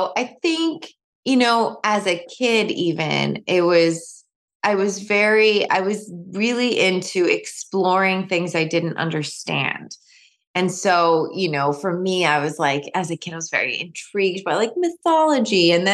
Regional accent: New York, United States; now in Michigan, United States; the last time I was in New York, and I love New York, I'm from New York. A lot of my family still lives in New York

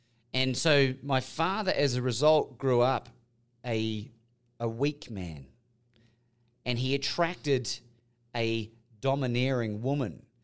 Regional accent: Christchurch, Canterbury, New Zealand; I'm from New Zealand originally. I'm half and half. So if people are going, hey, he doesn't sound like Steve Irwin, it's because I'm half and half.

